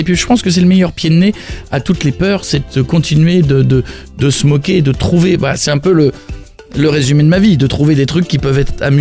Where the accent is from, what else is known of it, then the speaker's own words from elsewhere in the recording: Hauts-de-France, France; je suis parti de loin, je viens d'un petit village de Picardie